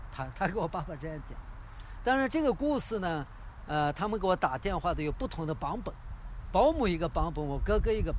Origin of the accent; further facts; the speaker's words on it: Canada; 我说我是牧师，反正我是加拿大人。